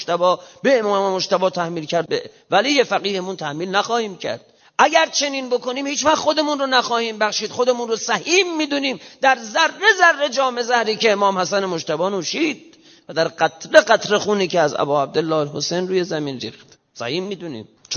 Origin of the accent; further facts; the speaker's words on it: Iran; ما ملت ایرانیم،